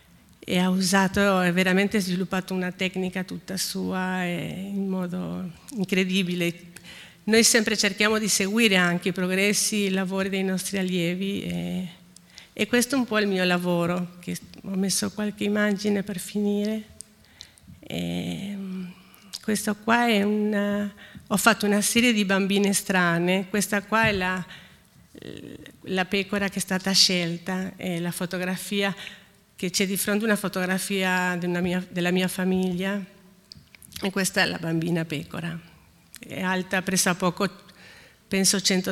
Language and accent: Italian; Argentina; Però vengo dall'Argentina